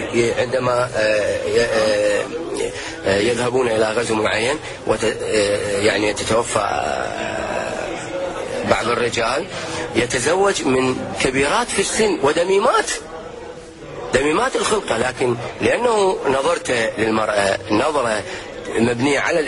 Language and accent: Arabic; Iraq; المرأة عموما عندنا في العراق يحكمها قانونان